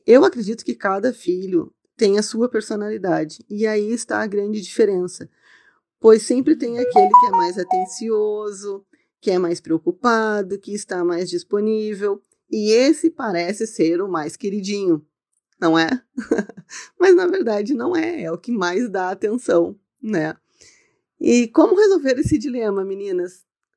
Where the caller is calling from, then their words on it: Canoas, Rio Grande do Sul, Brazil; sou de Canoas, do Rio Grande do Sul.